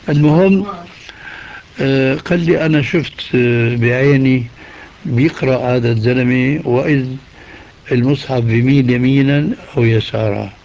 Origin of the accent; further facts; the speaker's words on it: Damascus, Damascus Governorate, Syria; هذه كانت تستعمل عندنا في دمشق